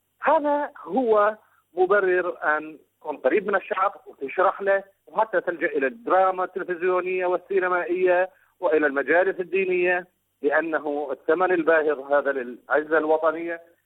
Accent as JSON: {"language": "Arabic", "country": "Iraq", "said": "انا كرجل عراقي"}